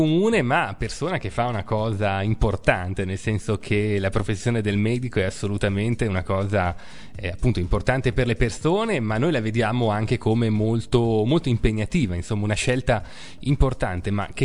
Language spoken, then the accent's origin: Italian; Pavia, Lombardy, Italy; noi siamo di Pavia, quindi è sempre bello sentire voci dalla nostra città